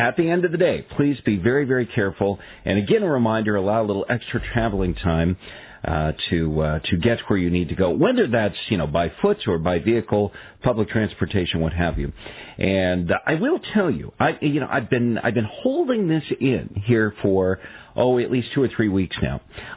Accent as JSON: {"language": "English", "region": "Western United States", "country": "United States", "said": "And I would just say that I come from the Western U.S., where, the western half of the United States"}